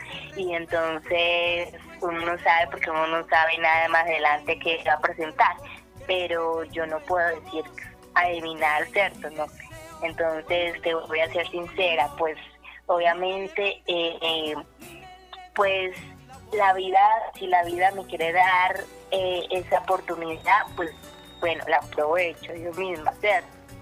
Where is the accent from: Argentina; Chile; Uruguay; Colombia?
Colombia; Calarcá, Quindío; also born or lived in Quimbaya; pues yo soy de Calarcá, me mudé, me trasladé para acá, yo era de Quimbaya